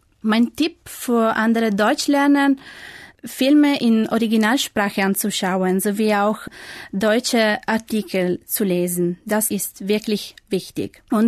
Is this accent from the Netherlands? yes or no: no; Italy; born there; German is a second language; Ich bin in Italien geboren in 1991 und ich studiere fremde Sprachen.